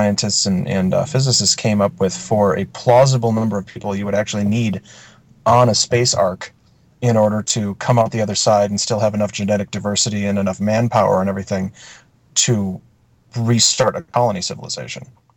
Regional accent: Wisconsin, United States; You know, growing up in Wisconsin, as I did, you know, we didn't play Dungeons and Dragons on Sunday.

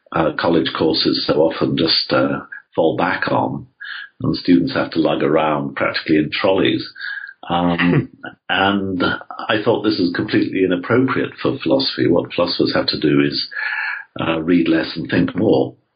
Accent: England, United Kingdom; I grew up in England, as you can no doubt tell from my voice.

